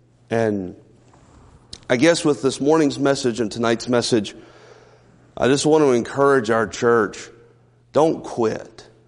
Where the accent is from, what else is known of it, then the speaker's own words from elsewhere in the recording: Lebanon, Virginia, United States; from Lebanon, Virginia, and I'm a Virginia Tech fan